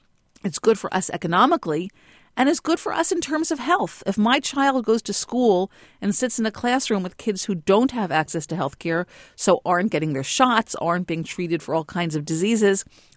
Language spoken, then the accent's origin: English; Massachusetts, United States; certainly in my home state of Massachusetts, there's now on the table a couple of proposals for individual mandates.